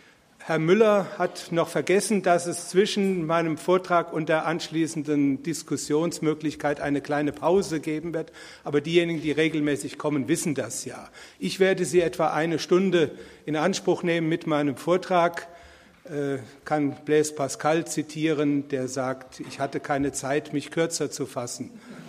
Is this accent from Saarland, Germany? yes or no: no; Bingen am Rhein, Rhineland-Palatinate, Germany; born there; ich habe in Mainz studiert, ich bin in Bingen am Rhein geboren.